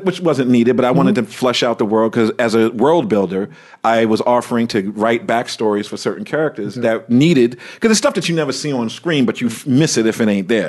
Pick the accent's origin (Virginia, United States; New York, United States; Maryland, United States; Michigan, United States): Maryland, United States; Baltimore; I'm from Baltimore. I had a tough skin before I even got here.